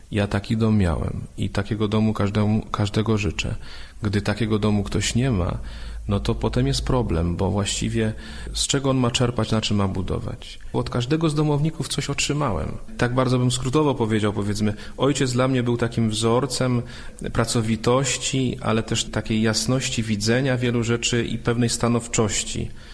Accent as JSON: {"language": "Polish", "town": "Olesno", "region": "Opole Voivodeship", "country": "Poland", "said": "bo ja z Olesna"}